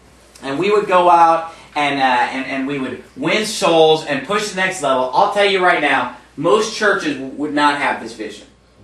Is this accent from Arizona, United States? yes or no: yes; Phoenix, Arizona, United States; My friend, you know, I'm from Phoenix, okay? And in Phoenix, where I live, there are a lot of good churches.